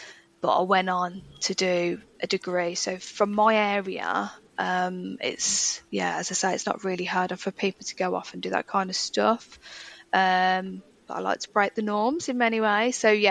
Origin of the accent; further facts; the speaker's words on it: Birmingham, West Midlands, United Kingdom; oh, I'm from Birmingham, and you literally saw people's eyes go, oh, what do you mean from Birmingham?